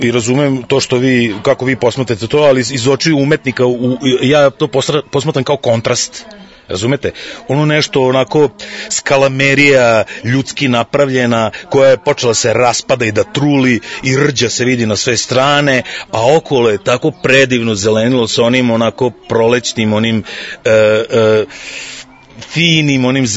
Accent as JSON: {"language": "Serbian", "town": "Novi Sad", "region": "Vojvodina", "country": "Serbia", "said": "ja sam iz Novog Sada, a svi koji znaju šta je to, mi smo ono na verovatno nultoj nadmorskoj visini i kod nas je zrak kao na močvari."}